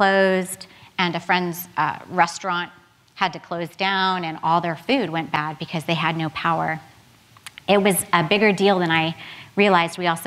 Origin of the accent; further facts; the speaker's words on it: California, United States; I grew up in California, and yeah, thank you.